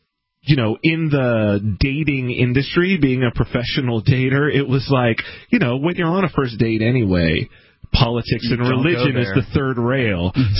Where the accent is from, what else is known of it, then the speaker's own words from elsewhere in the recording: California, United States; I'm from Southern California.